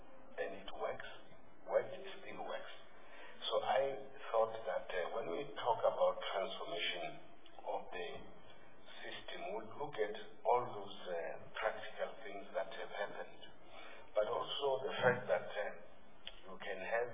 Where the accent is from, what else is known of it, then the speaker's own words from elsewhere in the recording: Limpopo, South Africa; first language Kilo-Negu; if I go to my area in Limpopo, the white farmers speak better Kilo-Negu language, which is my mother tongue, better than me and our children